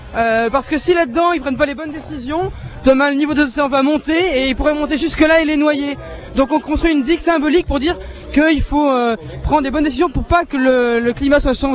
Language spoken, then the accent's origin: French; Paris, Île-de-France, France; Moi je viens de Paris, Paris 10e arrondissement.